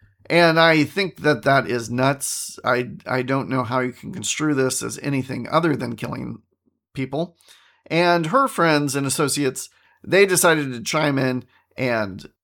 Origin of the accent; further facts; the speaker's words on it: United States; As an American, no.